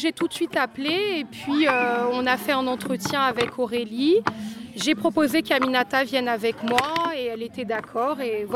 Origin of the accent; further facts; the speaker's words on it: Île-de-France, France; Nous, on vient d'Île-de-France, plus précisément du département de Seine-Saint-Denis.